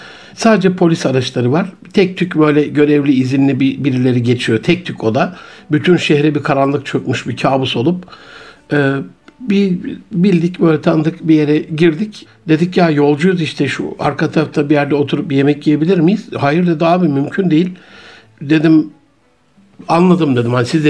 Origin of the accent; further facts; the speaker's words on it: Gaziantep, Turkey; Ben geçen memleketime gittim, Gaziantep'e.